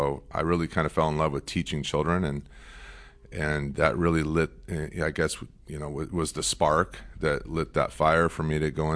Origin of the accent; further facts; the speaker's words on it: Glendale, United States; I was born and raised in Glendale, and I'm just old enough, I guess you would say